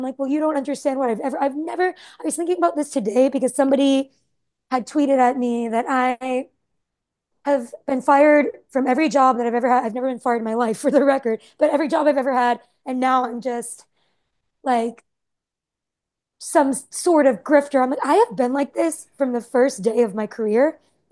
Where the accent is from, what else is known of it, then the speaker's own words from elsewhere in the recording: United States; I'm American too, and I'm staying.